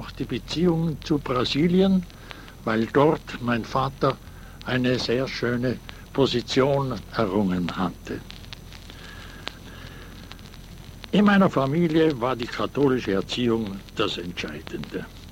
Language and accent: German; Fulpmes, Tyrol, Austria; born there; Ich bin in Fulpmes im Stubaital geboren, dem alten Schmiededorf